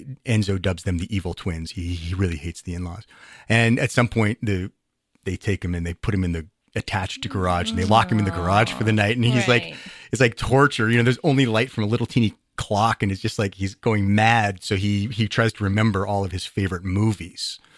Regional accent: Innis Arden, Washington, United States; I grew up down the hill from there. I grew up in Innis Arden, which is a development that used to be the hunting grounds of the Boeing family.

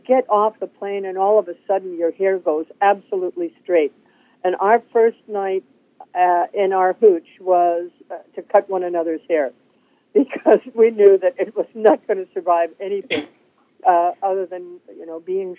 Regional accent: Norway; I was born and raised in Norway, and my parents were part of the support for the Norwegian underground.

